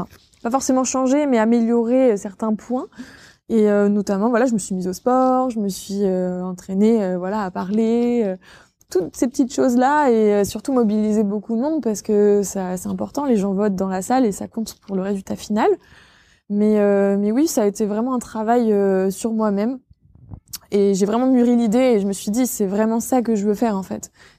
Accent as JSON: {"language": "French", "town": "Villedieu-les-Poêles", "region": "Normandy", "country": "France", "lives_now": "Caen, France", "said": "Moi, je suis originaire de Vidieu-les-Poêles à la base, mais je suis venue sur Caen pour mes études, donc pour rentrer à la fac de droit de Caen."}